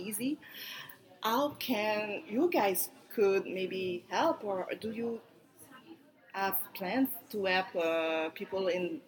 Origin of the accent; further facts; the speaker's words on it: Canada; Yeah, like I'm Canadian, but from a Asian heritage